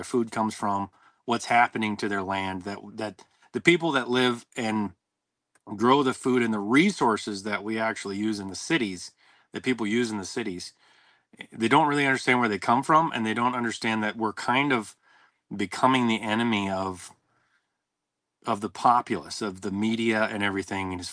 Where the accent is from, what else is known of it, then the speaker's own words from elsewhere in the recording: Montana, United States; born there; I was born in Montana, raised in some agriculture, managed a horse leasing company for 20 years.